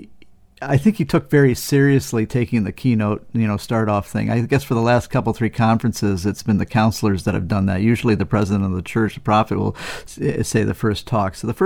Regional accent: Wisconsin, United States; I grew up in Wisconsin, so I'm trying to bring it all together into this kind of conference experience

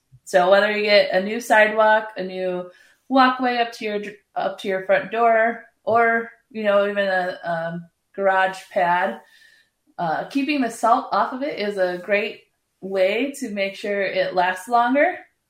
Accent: Colorado, United States; now in Twin Cities, United States; I grew up in Colorado. We lived on a dirt road with a cement pad

